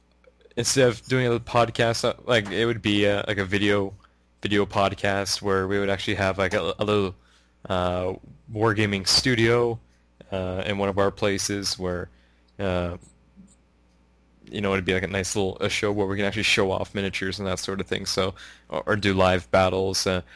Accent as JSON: {"language": "English", "region": "Ontario", "country": "Canada", "said": "We're from Canada. We're actually all from Ontario."}